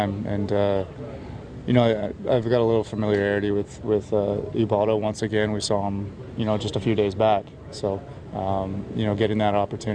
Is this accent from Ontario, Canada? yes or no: yes; Ontario, Canada; It was a dream of mine growing up, obviously, in Canada, and the Jays being my hometown team.